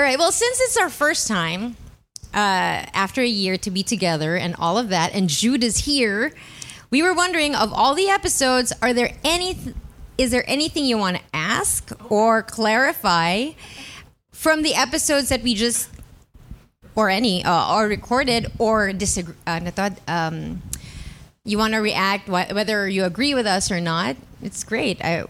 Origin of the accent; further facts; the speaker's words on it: Philippines; But as a Filipino, syempre, you root for them.